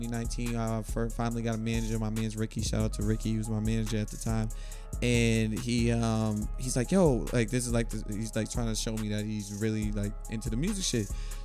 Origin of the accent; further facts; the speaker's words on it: Lynn, Massachusetts, United States; So like I'm from Lynn, so I got to study what's going on. So I was watching the Boston scene.